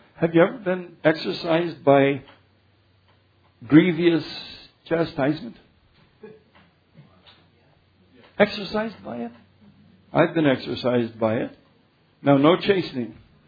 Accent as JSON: {"language": "English", "region": "Arkansas", "country": "United States", "said": "But I'm from out of town. I'm from Arkansas."}